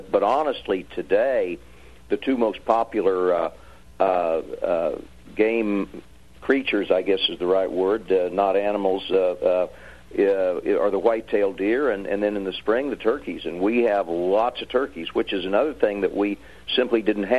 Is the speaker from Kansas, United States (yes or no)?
yes; Kansas, United States; I'm from Kansas originally, and I actually grew up in a time when we had virtually no deer.